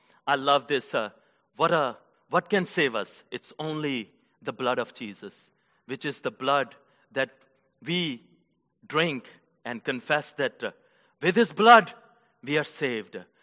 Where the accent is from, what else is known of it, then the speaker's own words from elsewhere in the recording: Pakistan; now in Garland, United States; Like, I am originally from Pakistan, and we have a few families from Pakistan, few families from India